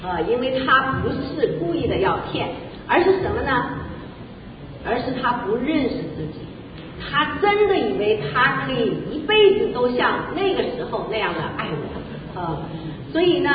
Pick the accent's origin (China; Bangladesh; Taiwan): China; now in United States; 那我们是从国内来的，我们在国内哈、啊，我们很早接触到啊，没有机会听啊。